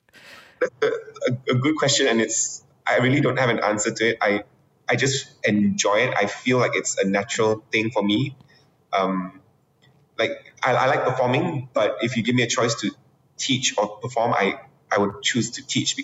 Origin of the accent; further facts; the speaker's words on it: Kota Kinabalu, Sabah, Malaysia; And I grew up in Sabah, in Kota Kinabalu. So we didn't really get much, you know, exposure, like live performances.